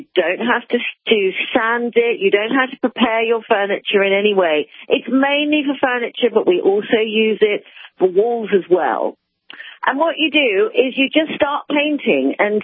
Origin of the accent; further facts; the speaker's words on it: Oxford, South East England, United Kingdom; As you probably can hear from my accent, I'm English. I come from Oxford.